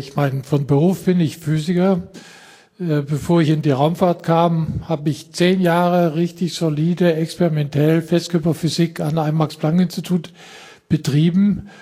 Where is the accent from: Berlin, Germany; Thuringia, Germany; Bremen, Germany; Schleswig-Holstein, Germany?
Thuringia, Germany; Sigmund und ich, wir sind Vogtländer, beide. Der Sigmund aus dem sächsischen Teil und ich aus dem thüringischen Teil.